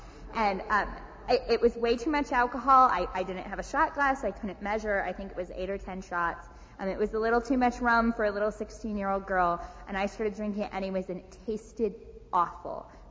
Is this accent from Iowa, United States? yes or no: yes; Des Moines, Iowa, United States; also born or lived in Minneapolis; I recently moved here, 2 months ago actually, from Minneapolis, Minnesota. I'm originally from Des Moines.